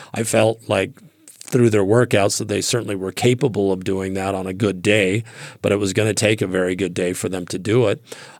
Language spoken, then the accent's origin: English; Utah, United States; And I said, "Hey, Karl, how's it going? I'm from Utah."